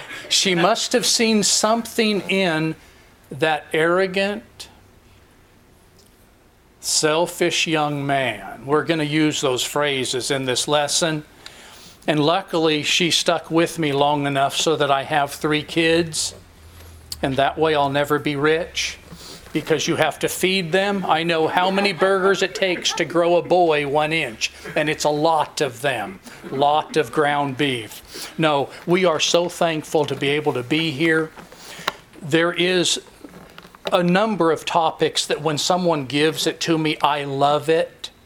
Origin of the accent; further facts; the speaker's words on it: United States; I'm an American, but you can't generalize how I am.